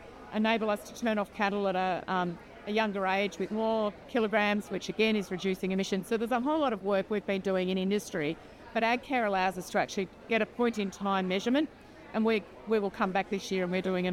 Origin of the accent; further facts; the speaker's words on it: Australia; And that's something to be incredibly proud of as Australian farmers.